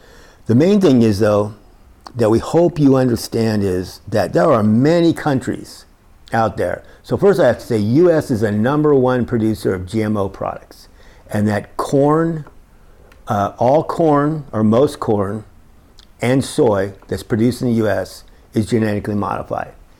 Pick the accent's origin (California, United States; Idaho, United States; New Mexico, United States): California, United States; Berkeley; born there; I was born in Berkeley. Yes, I'm one of the people that was actually born in Berkeley